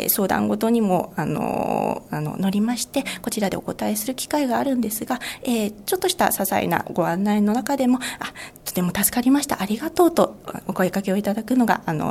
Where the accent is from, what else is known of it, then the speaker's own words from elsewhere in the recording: Chigasaki, Kanagawa, Japan; 私は出身は茅ヶ崎市なんですけれども、小さい頃から親しいた湘南地域で